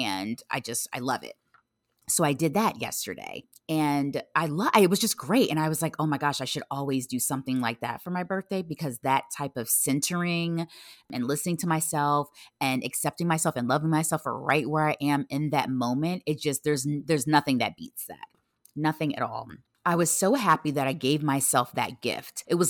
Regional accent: Virginia Beach, Virginia, United States; I am back and forth between my hometown, Virginia Beach, and then New York.

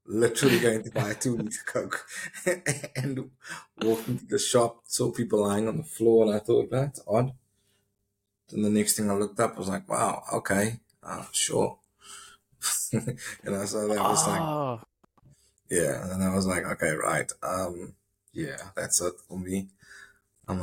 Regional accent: Cape Town, Western Cape, South Africa; I'm born in Cape Town, South Africa. Lived there for the first 21 years of my life. And, then went and did a bit of traveling and stayed abroad for a few years. And then went back to South Africa for another 10.

